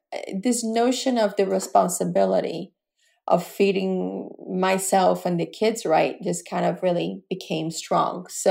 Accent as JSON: {"language": "English", "country": "Brazil", "tie": "born or raised there", "said": "growing up in Brazil, we had somebody that worked, you know, it's part of the culture."}